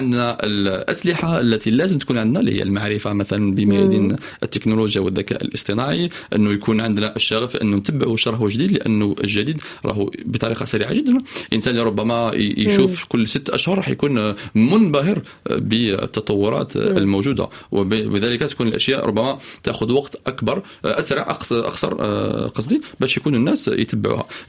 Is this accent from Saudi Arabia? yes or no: no; Constantine, Constantine Province, Algeria; درناها في مدينه قسنطينه اللي هي مدينتي وين زدت واين والدي وعائلتي راهي تما